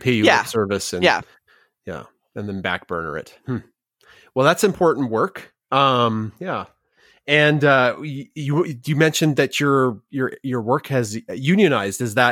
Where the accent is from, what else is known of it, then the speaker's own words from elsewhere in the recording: Canada; I'm Canadian